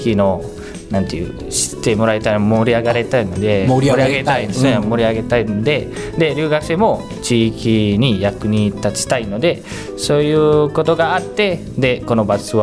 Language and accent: Japanese; Indonesia; Japanese is a second language; now in Japan; あ、そうです、インドネシアの高校で。